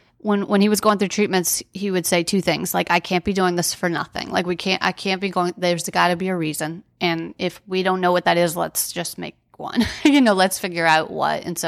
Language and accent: English; New Orleans, Louisiana, United States; And, you know, we're from New Orleans, so we kind of uprooted our lives, our careers, everything to be there